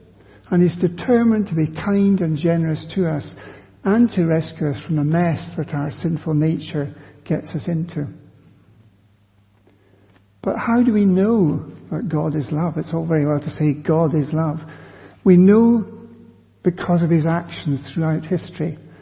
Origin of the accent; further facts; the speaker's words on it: Glasgow, Scotland, United Kingdom; When I was growing up in Glasgow, we'd sometimes go out in the family car at weekends